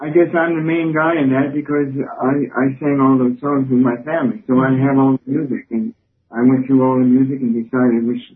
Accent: the Ozarks, United States; when I was raised in the Ozarks, man, they used to play the fiddle, the violin on their chest.

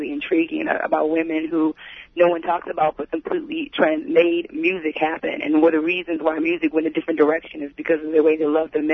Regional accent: Detroit, Michigan, United States; Malcolm is such a big influence in my life, just growing up in Detroit, you know, such a big influence on my writing

